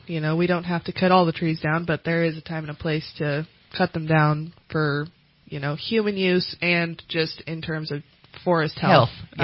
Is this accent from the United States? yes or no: yes; Tahoe, United States; So how I got into this, I grew up in Tahoe.